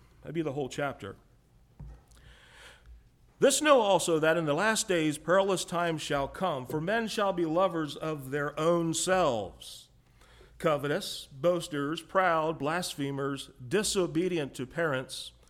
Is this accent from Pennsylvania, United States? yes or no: yes; Pennsylvania, United States; and I'm from Pennsylvania, and I like to shake hands, meet people, that's respectful.